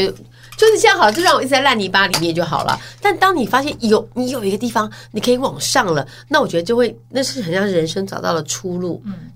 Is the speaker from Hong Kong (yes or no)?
no; Taiwan; 我们因为我们从小在台湾就一直不断考试考试